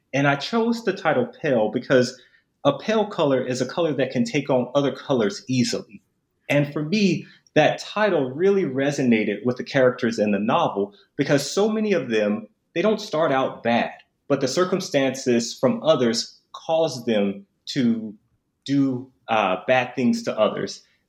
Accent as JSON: {"language": "English", "town": "Memphis", "region": "Tennessee", "country": "United States", "said": "So I'm actually from Memphis, and I spent a lot of time in Mississippi"}